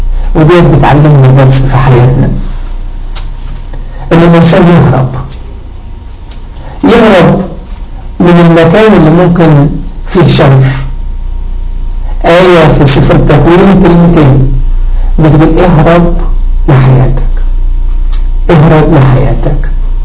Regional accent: Egypt; احنا مصريين

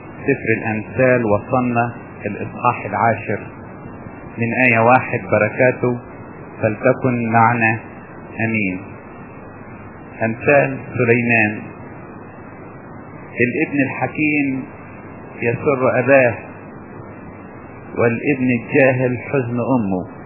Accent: Upper Egypt, Egypt; حتى في مثل عندنا في الصعيد

